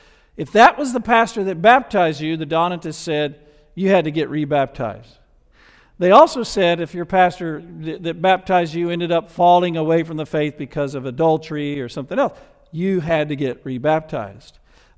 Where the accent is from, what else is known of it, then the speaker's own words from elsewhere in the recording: the South, United States; accent: Southern; since I was from the South and had a Southern accent and all that kind of stuff.